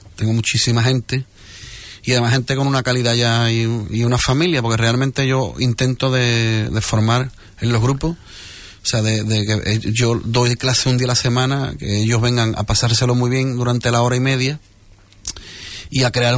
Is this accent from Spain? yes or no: yes; Huelva, Andalusia, Spain; de Huelva, a ver, no lo digo, yo amo a mi tierra